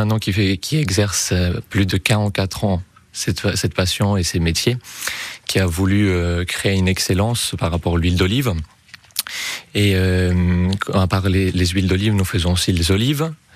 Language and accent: French; Kavala, Eastern Macedonia and Thrace, Greece; Beaucoup plus haut que ça, c'est près de Thessalonique. On se retrouve 164 kilomètres à côté de Thessalonique. Ça s'appelle la ville Kavala.